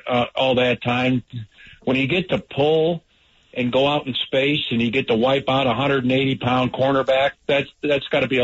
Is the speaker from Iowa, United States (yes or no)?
no; Chicago, Illinois, United States; And when I grew up in the Chicagoland area, they showed the Packer games as much as they showed the Bear games.